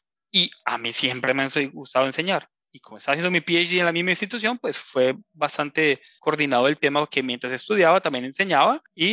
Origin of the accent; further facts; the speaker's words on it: Colombia; yo fui a una tienda, como colombiano, voy a comprar unas cervezas